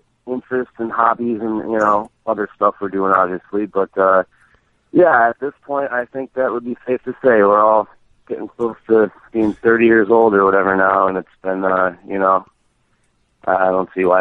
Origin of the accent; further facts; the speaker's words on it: Massachusetts, United States; Oh, we're from Western Mass, yep